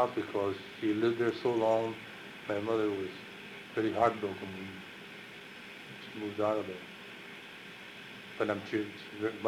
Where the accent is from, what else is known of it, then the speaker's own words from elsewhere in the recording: United States; Now, the youngsters like myself, we grew up here, we didn't really have that kind of a feeling. We're American, we're citizens, we're born here, so this is our home.